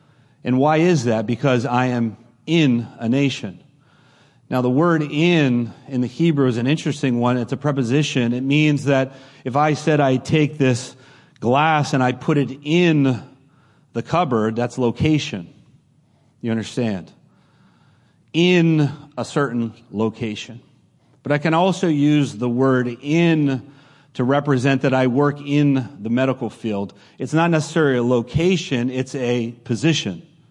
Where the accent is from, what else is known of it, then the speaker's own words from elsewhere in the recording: Pittsfield, Massachusetts, United States; born there; Now, when I was born in Pittsfield, Massachusetts.